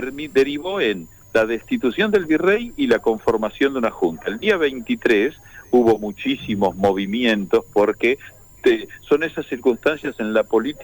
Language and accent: Spanish; Argentina